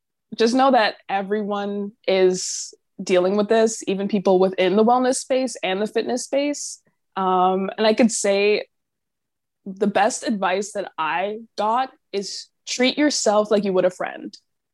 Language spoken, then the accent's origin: English; Jamaica; I'm Jamaican